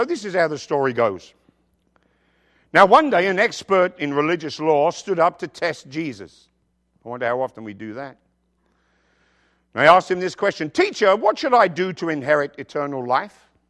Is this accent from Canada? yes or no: no; England, United Kingdom; Well, actually, I'm from England, and we don't play pool in England. We play snooker.